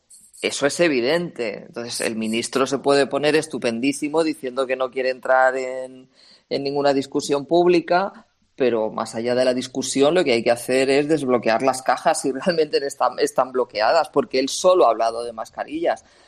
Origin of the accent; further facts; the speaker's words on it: Marchena, Andalusia, Spain; Que Marchena también es mi pueblo.